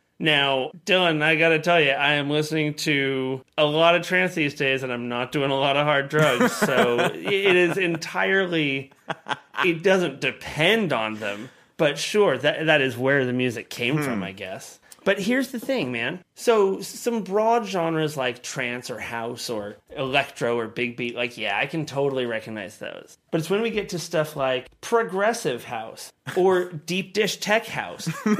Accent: Sydney, New South Wales, Australia; And so I came from Sydney, where I was listening to like all these like great DJs and dance music and all of that stuff.

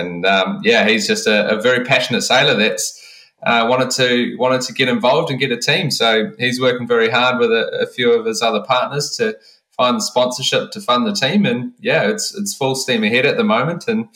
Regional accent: New Zealand; growing up in New Zealand, you're surrounded by water.

